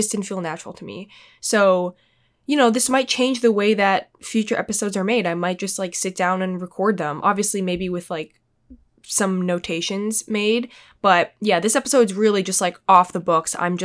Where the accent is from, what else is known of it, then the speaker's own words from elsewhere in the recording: New York City, New York, United States; born there; I was born here in New York City, so it was kind of like convenient for me